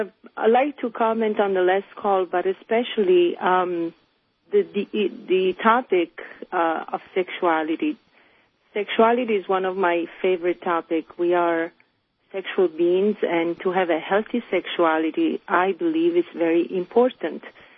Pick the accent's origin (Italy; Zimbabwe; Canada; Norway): Italy; No. I'm from Italy.